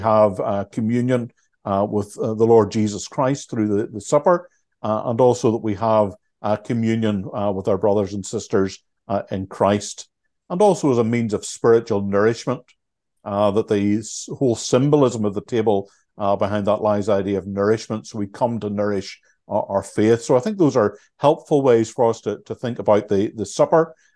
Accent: Ireland; sometimes as Irish Baptists, we can get a little weary of that.

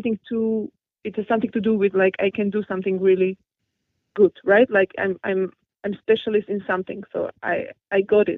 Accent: Bratislava, Bratislava Region, Slovakia; English is a second language; I come from Slovakia, Bratislava, and Bratislava and Vienna are the two capital cities of Slovakia and Austria, which are really very close to each other.

